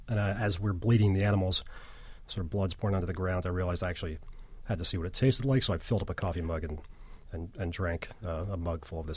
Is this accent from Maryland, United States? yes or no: yes; Baltimore, Maryland, United States; now in Texas, United States; But no, I grew up in Baltimore, kind of a working class neighborhood, mill neighborhood.